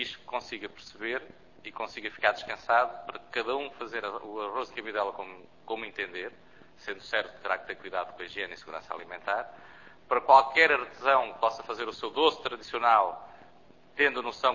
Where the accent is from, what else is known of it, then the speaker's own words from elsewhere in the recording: Centro, Portugal; Eu sou da Beira e, portanto, conheço parte deles.